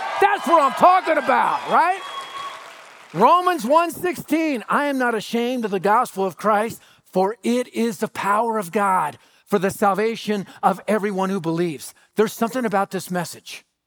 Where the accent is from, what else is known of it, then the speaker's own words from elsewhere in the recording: Denver, Colorado, United States; I was raised in North Denver long before it was skinny jeans and organic salads in the Highlands. It was the highest crime rate area in Denver, and my family was part of that crime rate.